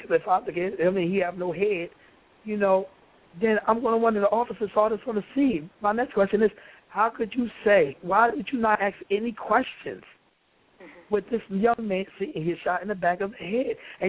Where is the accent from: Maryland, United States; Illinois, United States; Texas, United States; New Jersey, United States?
New Jersey, United States; No, we're from North New Jersey.